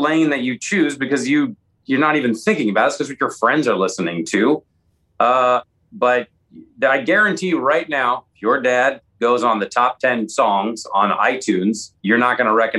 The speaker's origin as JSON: {"language": "English", "town": "Seattle", "region": "Washington", "country": "United States", "tie": "born or raised there", "said": "I grew up in Seattle. So it meant a lot."}